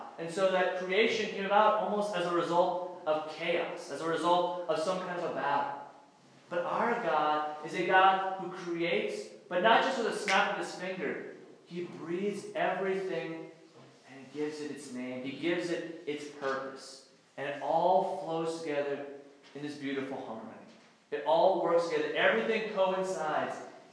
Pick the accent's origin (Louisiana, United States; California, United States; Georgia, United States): Louisiana, United States; I'm from Louisiana, so it's very kind of surprising coming to a very desert, very cold place like this.